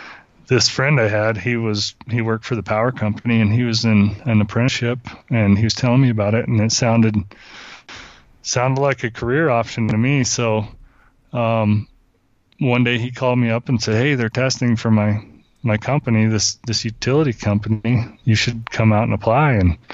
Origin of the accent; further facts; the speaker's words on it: Crowell, Texas, United States; I grew up in North Texas, a little bitty town of Crowell, and we had some javelina, but it was mostly feral hogs.